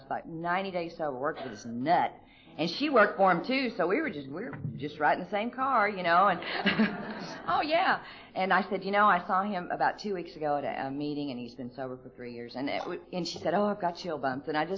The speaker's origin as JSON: {"language": "English", "region": "Oklahoma", "country": "United States", "tie": "born there", "said": "I was born in Oklahoma."}